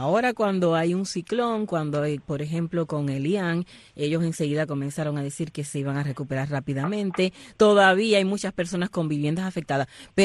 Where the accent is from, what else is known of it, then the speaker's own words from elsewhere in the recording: Holguín, Cuba; Sí, yo soy de Oriente, de Holguín